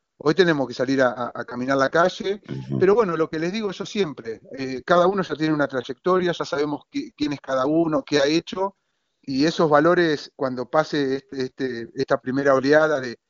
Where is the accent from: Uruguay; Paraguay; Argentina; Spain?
Argentina; como argentino